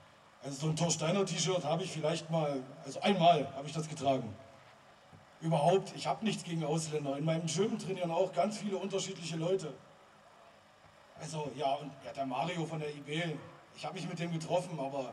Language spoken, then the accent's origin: German; Leipzig, Saxony, Germany; Ich komme aus Leipzig und studiere Jura.